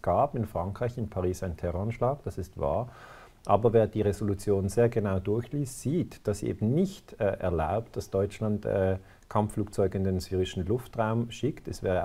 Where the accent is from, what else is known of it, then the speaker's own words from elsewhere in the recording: Switzerland; ich sage es nur als Schweizer.